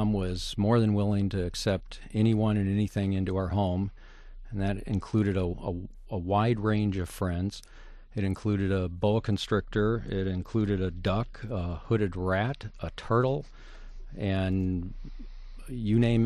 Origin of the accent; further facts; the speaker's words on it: Fort Collins, Colorado, United States; also born or lived in Los Angeles / San Francisco / Denver; I was born in Los Angeles. We moved up to San Francisco and then on to Denver, Colorado, and to Northern Colorado to a small town called Fort Collins, where I attended junior high and high school.